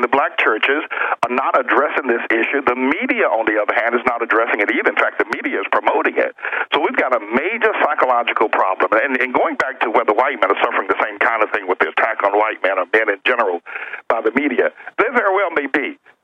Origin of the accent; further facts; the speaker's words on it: the South, United States; now in New York, United States; As you stated, I grew up in the South. I'm now up in New York, and I'm black.